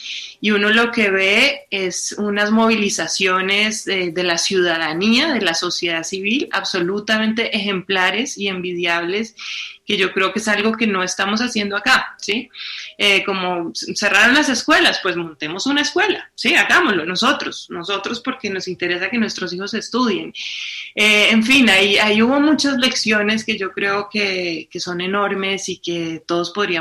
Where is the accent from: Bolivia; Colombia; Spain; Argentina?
Colombia; Como los venezolanos y nosotros colombianos, y esa relación de ida y vuelta que hemos tenido los dos países.